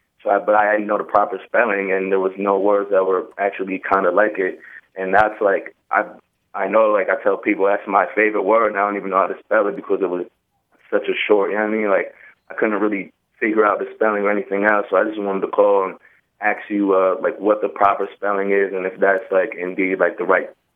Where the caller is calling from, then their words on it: Hartford, Connecticut, United States; I'm calling from Hartford, Connecticut.